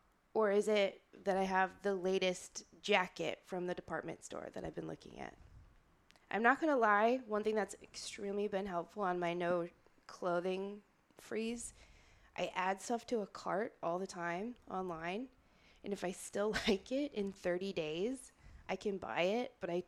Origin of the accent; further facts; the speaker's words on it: Minnesota, United States; I'm from As Minnesota. All of us, I can say it.